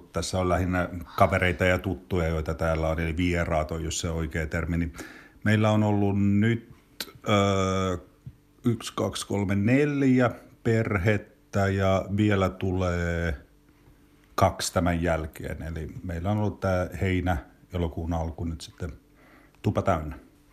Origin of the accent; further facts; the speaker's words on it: Siikainen, Satakunta, Finland; now in Kirkkonummi, Finland; mehän asutaan Kirkkonummella. Mä oon Siikaisesta itse kotoisin ja tämä on mulla tämmöinen diaspora-siikalaisen puuhamaa